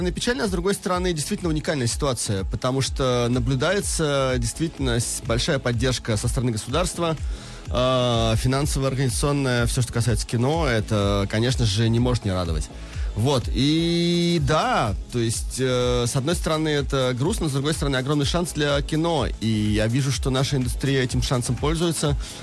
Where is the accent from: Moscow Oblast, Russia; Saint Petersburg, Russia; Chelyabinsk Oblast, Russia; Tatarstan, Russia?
Chelyabinsk Oblast, Russia; Chelyabinsk; Я татарин, конечно, я сам из Челябинска.